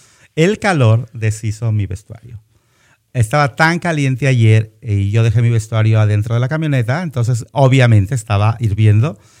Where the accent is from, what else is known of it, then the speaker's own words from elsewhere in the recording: Guadalajara, Jalisco, Mexico; Es que soy de Guadalajara